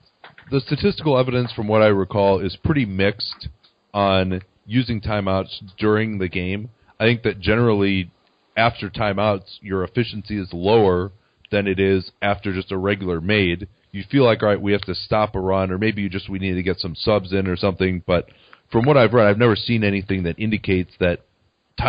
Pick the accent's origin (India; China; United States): United States; Chicago, Illinois; I was actually my first time ever covering a game in my hometown, the United Center, which I was really fired up for.